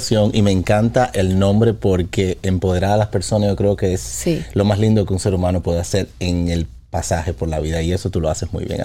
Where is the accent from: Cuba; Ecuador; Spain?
Cuba; Correcto, fíjate, nací en Cuba, en una Cuba comunista con carencia de todo.